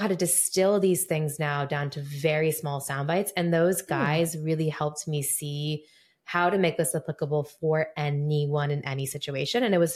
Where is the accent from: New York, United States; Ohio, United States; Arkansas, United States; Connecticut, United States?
Ohio, United States; Columbus; I was raised in the Browns football. I'm from Columbus.